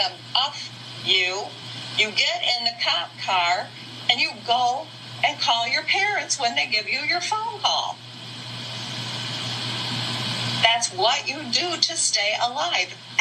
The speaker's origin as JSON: {"language": "English", "region": "the South", "country": "United States", "tie": "born or raised there", "said": "I am a woman of color who has lived in the South, who was born and raised in the South, who experienced racism firsthand, even when I was a child"}